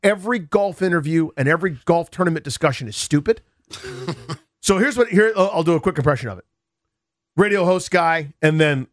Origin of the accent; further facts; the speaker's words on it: United States; I'm from Washington. I'm a Washington fan.